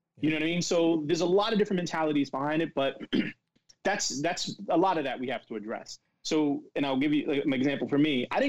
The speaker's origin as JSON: {"language": "English", "town": "Paterson", "region": "New Jersey", "country": "United States", "tie": "born or raised there", "said": "So I grew up in Paterson, New Jersey. I'm not sure if you're familiar with it, but if you've seen the movie Lean on Me, you'll get an idea of what Patterson was like."}